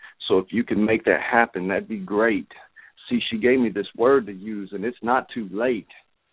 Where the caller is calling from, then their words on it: Arkansas, United States; calling from Arkansas.